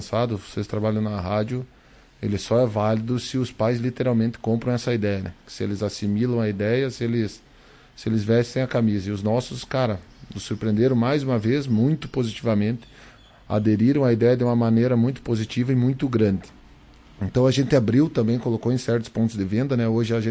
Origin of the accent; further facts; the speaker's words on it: Sananduva, Rio Grande do Sul, Brazil; Ele era prefeito na nossa cidade, lá na minha cidade, Sananduva.